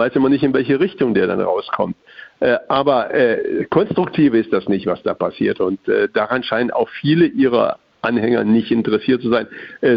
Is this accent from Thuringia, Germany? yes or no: yes; Thuringia, Germany; Als Thüringer muss man ihn ja verfolgen